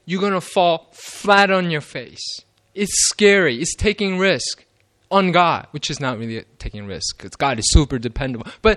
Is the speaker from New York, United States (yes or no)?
yes; Queens, New York, United States; now in Ithaca, United States; I grew up in Queens, New York. I never, you know, humanly speaking, I never want to go back there because I had such a miserable time there.